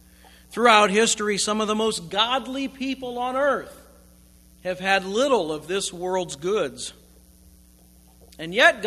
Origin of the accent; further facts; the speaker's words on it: West Virginia, United States; My home state of West Virginia is one of the poorest states in the nation.